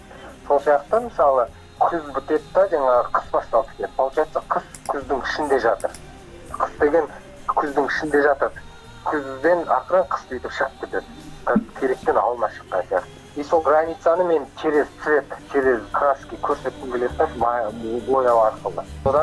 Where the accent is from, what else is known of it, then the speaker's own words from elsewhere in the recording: Kazakhstan; now in Almaty, Kazakhstan; Мен кичкентай кезде ауылда өстүм го, ошентип экен. Потом осу Алматыга мектеп окуган кезде көчүп келдик. То есть мен ауылда да болдум кичкентай кезде, и кийин калада да өсүп кеттим. Калада билем, ауылда билем.